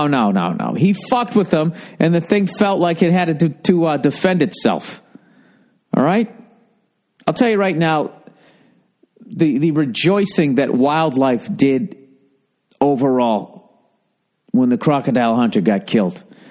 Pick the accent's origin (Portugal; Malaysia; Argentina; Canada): Canada; Okay, I'm a Canadian.